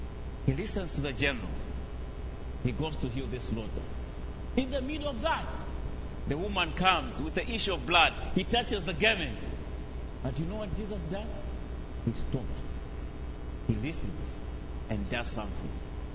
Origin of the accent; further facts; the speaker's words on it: Malawi; from Africa, Malawi. I'm married. I have three children, two girls and one boy.